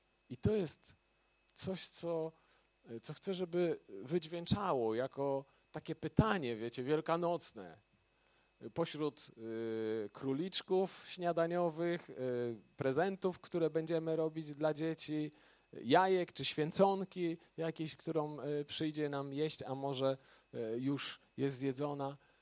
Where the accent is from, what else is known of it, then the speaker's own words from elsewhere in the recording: Braniewo, Warmian-Masurian Voivodeship, Poland; fryzjerkę w Braniewie, w mieście, z którego pochodzę i co jakiś czas zachodziłem tam, później już wyjechałem z Braniewa, ale jeszcze jak przyjeżdżałem, to do niej zachodziłem po starej znajomości